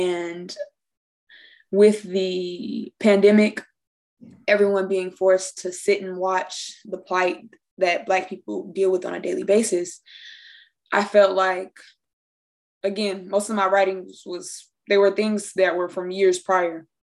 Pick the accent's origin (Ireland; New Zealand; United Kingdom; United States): United States; Durham, North Carolina; So I'm from Durham, North Carolina, the East.